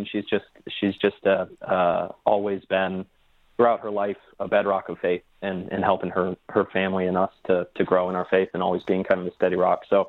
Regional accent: Columbus, Ohio, United States; But so I grew up in Columbus, Ohio, right next to OSU

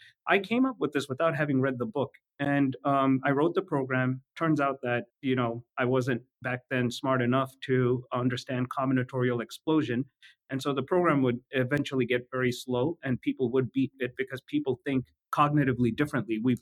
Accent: India; now in California, United States; Growing up in India, I had a motorcycle.

